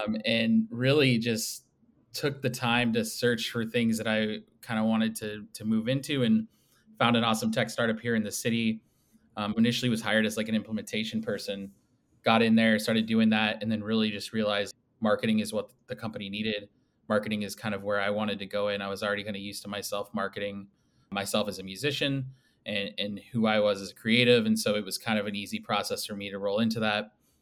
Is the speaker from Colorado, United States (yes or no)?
yes; Denver, Colorado, United States; moved away as an adult; So I was born and raised in Denver, grew up out there, really enjoyed living out there.